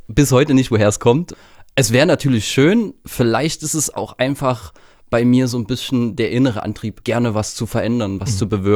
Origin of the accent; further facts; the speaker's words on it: Königshain-Wiederau, Saxony, Germany; Ich bin halt auf dem Dorf groß geworden.